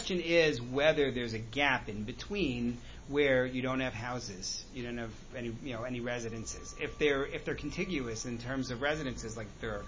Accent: Oceanside, New York, United States; You know, I grew up in Oceanside on Long Island, for those who are, you know, Long Islanders.

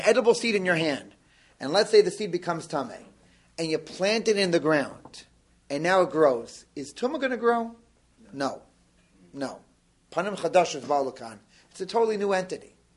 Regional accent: United States; I have to tell you, I'm so American.

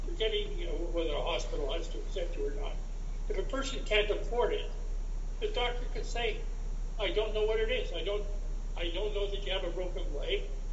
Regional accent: Canada; Well, it obviously I'm from Canada.

